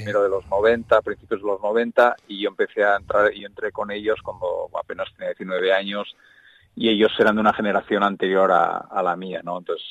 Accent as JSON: {"language": "Spanish", "town": "Bilbao", "region": "Basque Country", "country": "Spain", "said": "yo soy de Bilbao también, ¿no?"}